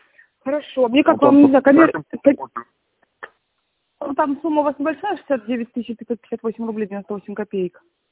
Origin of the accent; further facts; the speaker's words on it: Moscow, Russia; Нет, я из Москвы, да, наша компания работает по всей России.